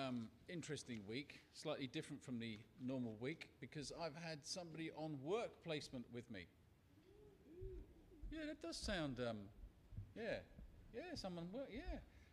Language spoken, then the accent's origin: English; London, United Kingdom; When I was growing up in North London, I sadly became one of those people who thought South Londoners were a bit different.